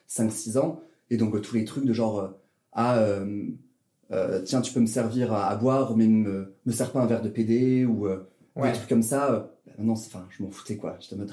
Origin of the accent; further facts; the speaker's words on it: Toulouse, Occitanie, France; born there; also born or lived in Grenoble; now in Paris, France; Je suis né à Toulouse, dans le sud de la France. Après, j'ai fait quelques études à Grenoble, donc dans le centre. Et après, je suis venu à Paris pour le boulot.